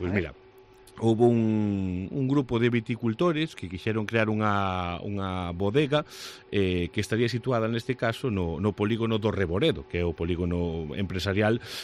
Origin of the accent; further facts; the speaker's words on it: Vilalba, Galicia, Spain; nos que somos de Vilalba